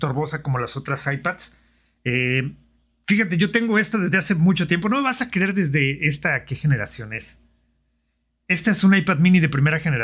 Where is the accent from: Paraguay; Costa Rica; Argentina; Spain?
Costa Rica; Ah, no, de Costa Rica. Costa Rica.